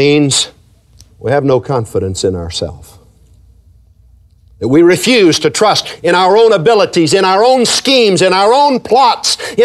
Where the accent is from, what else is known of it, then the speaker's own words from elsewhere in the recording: United States; I'm trusting in the fact that I'm an American.